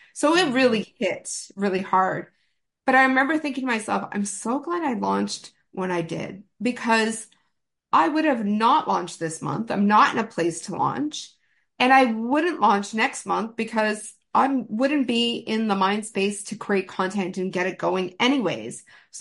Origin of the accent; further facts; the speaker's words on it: Canada; As a Canadian